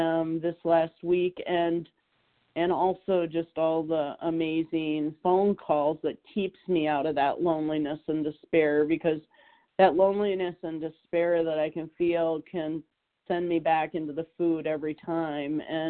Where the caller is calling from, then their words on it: Minnesota, United States; I'm calling from Minnesota.